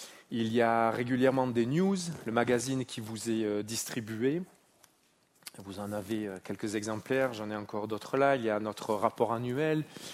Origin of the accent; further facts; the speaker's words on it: Marseille, Provence-Alpes-Côte d'Azur, France; now in Switzerland; Mon accent trahit que je ne suis pas originaire de la vallée de Joux, où j'habite. Je suis né à Marseille, j'y ai grandi.